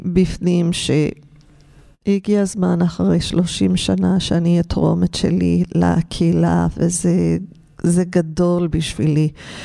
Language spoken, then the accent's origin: Hebrew; Los Angeles, California, United States; אז גדלתי במשפחה טובה כאן בלוס אנג'לס, התחלתי להגיד